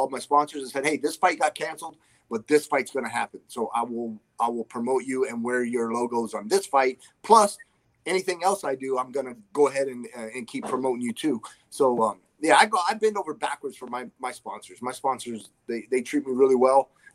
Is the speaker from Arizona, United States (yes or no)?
yes; Chandler, Arizona, United States; Yeah, it's my hometown.